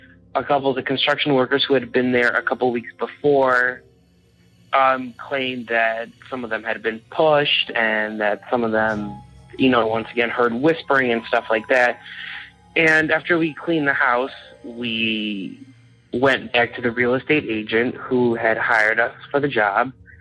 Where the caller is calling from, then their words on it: Illinois, United States; I'm calling from Illinois.